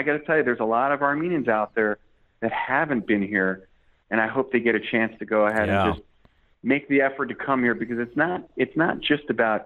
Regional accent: Chicago, Illinois, United States; also born or lived in Boston / Bay Area; now in Yerevan, Armenia; you know, I grew up in Chicago, I lived in Boston, Bay Area.

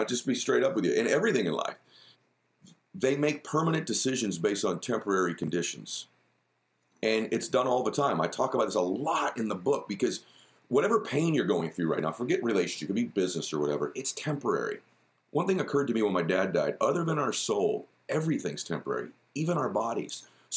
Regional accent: Boston, Massachusetts, United States; I'm a Patriots fan. I'm from Boston.

